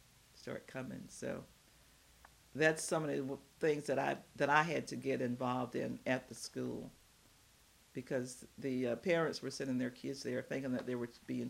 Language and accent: English; North Carolina, United States; also born or lived in Wisconsin; now in Georgia, United States; I grew up in North Carolina, so I could just hardly wait to get back south